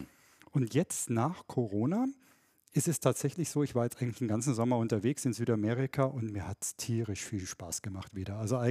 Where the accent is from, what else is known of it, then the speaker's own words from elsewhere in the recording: Ludwigsstadt, Bavaria, Germany; schon als kleiner Kerl in Ludwigstadt, wo ich herkomme, das ist ganz oben in Oberfranken, thüringische Grenze, da hat … schon mal Fernweh gehabt